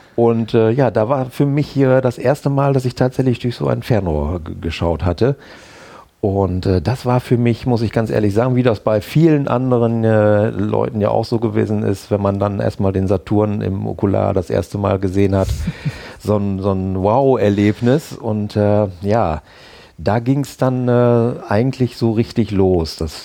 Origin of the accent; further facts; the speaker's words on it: Bad Bentheim, Lower Saxony, Germany; Ich komme aus Bad Bentheim, bin dort geboren, aufgewachsen und zur Schule gegangen und eigentlich groß weg von Bentheim nie gewesen, bis auf mal eine kurze Zeit in Oldenburg berufsmäßig